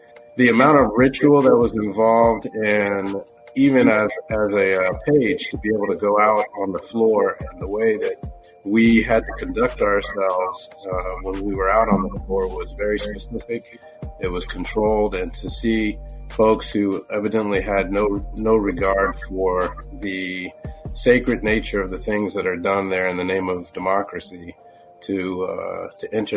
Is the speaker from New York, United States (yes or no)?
no; Washington, District of Columbia, United States; some of the folks that I grew up with in the Washington, D.C. area.